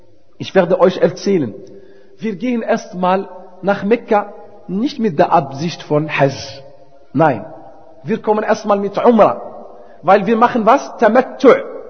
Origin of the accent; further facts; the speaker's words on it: Berlin, Germany; Wir kommen nicht aus Medina, wir kommen aus Berlin.